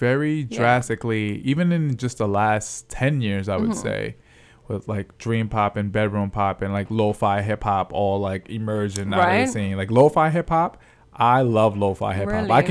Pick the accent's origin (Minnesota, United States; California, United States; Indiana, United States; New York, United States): New York, United States; New York City; Like, I'm from Harlem. And in Harlem, you'll hear like rap music.